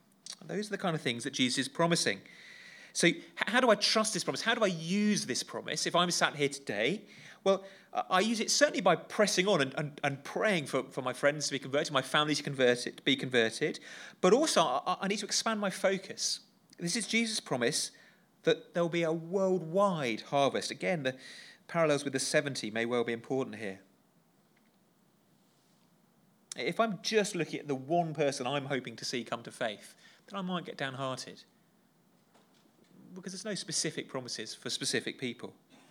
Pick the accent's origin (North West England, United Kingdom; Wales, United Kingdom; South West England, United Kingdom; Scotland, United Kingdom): South West England, United Kingdom; I grew up in Dorset, in kind of proper rural little village, back end of nowhere